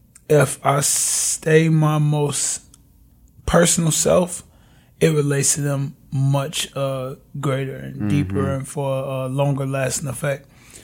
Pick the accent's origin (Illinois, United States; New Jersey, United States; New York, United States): Illinois, United States; Chicago; I grew up in the Englewood community on the south side of Chicago, off 63rd Street, 63rd and Parnell to be exact.